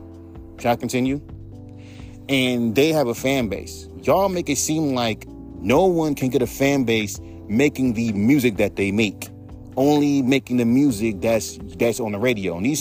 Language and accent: English; West Coast, United States; I'm from the West Coast, by the way.